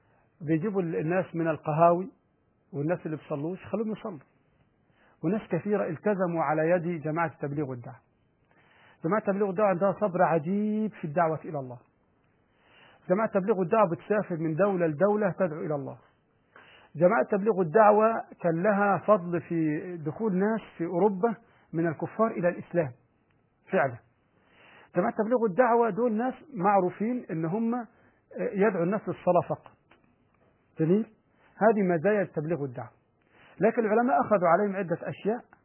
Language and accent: Arabic; Egypt; احنا في وقت تقديم المدارس عندنا في مصر